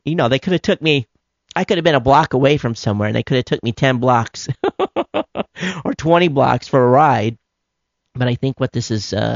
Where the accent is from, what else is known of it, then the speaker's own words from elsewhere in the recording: Hawaii, United States; I'm some schmuck from Hawaii. I don't know my way around the city.